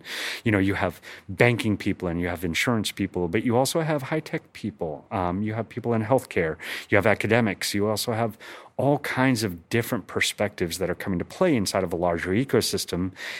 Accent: California, United States; born there; also born or lived in Alaska; I was born and raised in First Alaska. My parents were both academics and going to the University of Alaska to get their graduate degrees. We then moved to Southern California

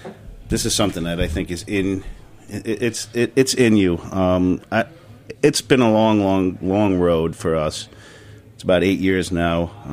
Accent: Bayside, New York, United States; I'm originally from Bayside.

